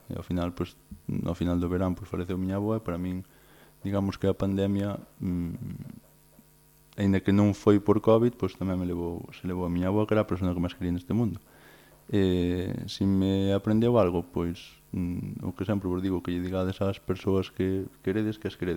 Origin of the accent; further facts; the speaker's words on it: Cuntis, Galicia, Spain; Ali na miña aldea éramos moitos nenos daquela da miña idade, facíamos un grupito moi xeitoso, éramos moi amigos, pasábamoslo genial. Todos os anos que pasei no colegio de Cuntis